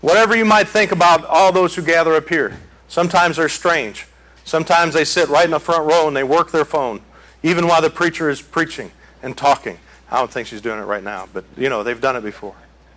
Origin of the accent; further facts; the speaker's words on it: Detroit, Michigan, United States; from Detroit.